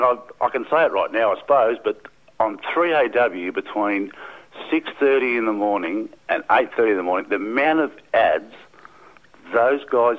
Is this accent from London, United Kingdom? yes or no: yes; Eltham, London, United Kingdom; And I come from Eltham